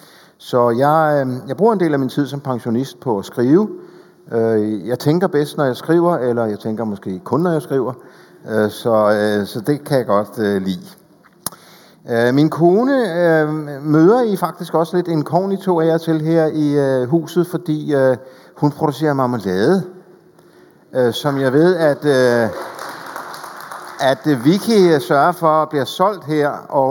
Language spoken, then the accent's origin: Danish; Rødovre, Capital Region of Denmark, Denmark; now in Hillerød, Denmark; Jeg er vokset op i Rødovre og bor i Hillerød nu. Sammen med min kone. Og jeg har været folkepensionist det sidste halvandet år.